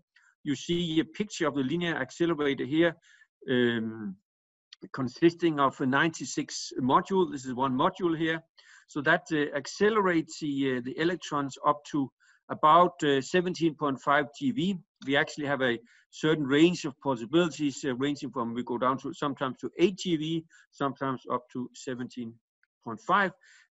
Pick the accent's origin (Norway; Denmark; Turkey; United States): Denmark; I'm actually a professor at Copenhagen University in Denmark. I'm from Denmark